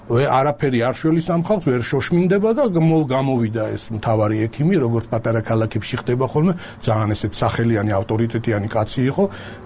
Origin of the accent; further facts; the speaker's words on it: Ochamchire, Abkhazia, Georgia; born there; მოკლედ მე რო აფხაზეთში დავიბადე, პატარა ქალაქი არის ოჩამჩირე